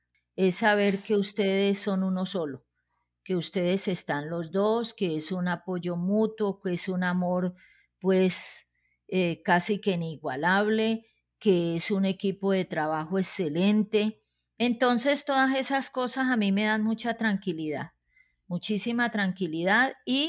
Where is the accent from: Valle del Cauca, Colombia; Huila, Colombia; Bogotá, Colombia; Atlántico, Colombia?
Valle del Cauca, Colombia; Palmira; soy de Palmira Valle. En este momento pues ya tengo 60 años bien vividos